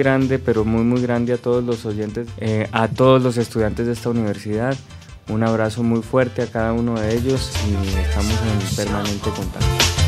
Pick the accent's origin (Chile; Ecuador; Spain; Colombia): Colombia; y en la medida en que también digamos que las noticias que produzcan puedan interesarnos a nosotros como colombianos